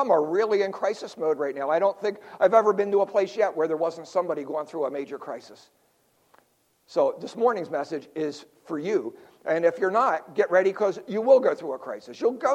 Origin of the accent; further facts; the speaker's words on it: Philadelphia, Pennsylvania, United States; So he's walking the streets of Philadelphia. I grew up in South Philly.